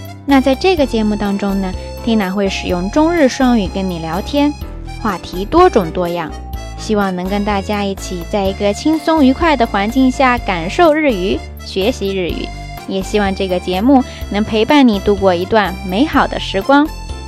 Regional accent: China; Japanese is a second language; 今日こそ、私たち中国人にとって新しい一年のスタートとなりますが

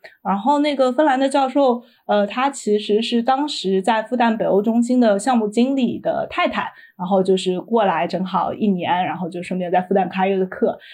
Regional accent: China; 我是来自中国的科幻迷

